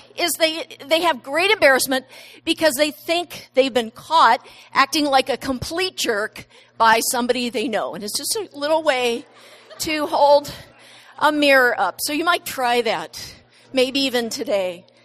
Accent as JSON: {"language": "English", "town": "San Diego", "region": "California", "country": "United States", "also_born_or_lived": "Washington / Washington, D.C.", "said": "I'm from San Diego, as you know, but I lived in Washington State in college and then lived in D.C."}